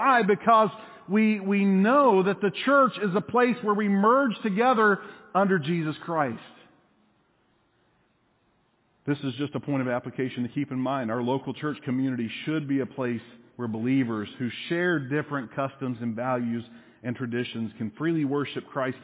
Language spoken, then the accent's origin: English; Tennessee, United States; how much of me is thoroughly indoctrinated with the culture that I grew up in East Tennessee.